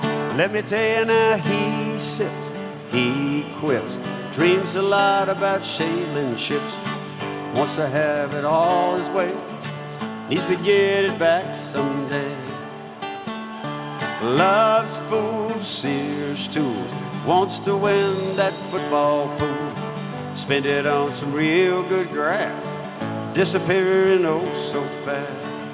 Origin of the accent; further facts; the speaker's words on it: Gulf Coast, United States; I grew up on the Gulf Coast, which is very similar to the Jersey Shore, and the fact that we got beaches, bars, and inspiration.